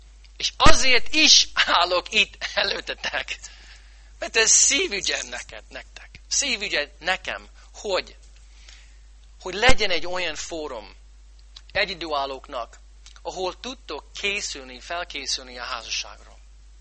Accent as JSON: {"language": "Hungarian", "town": "St. Louis", "region": "Missouri", "country": "United States", "tie": "born or raised there", "second_language": "Hungarian", "said": "én Amerikában nőttem fel, és Magyarországon, Békés megyén, egy kis faluban, kis városban, én egy 2 millió fős városban nőttem fel, Szent Louisban."}